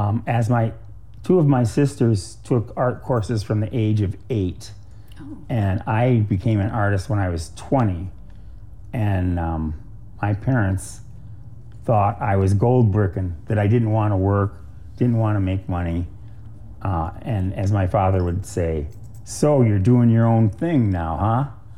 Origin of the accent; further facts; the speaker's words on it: Detroit, Michigan, United States; also born or lived in Chicago; I grew up in Detroit 25 years, and then I lived in Chicago for 3 years, and I moved here from Chicago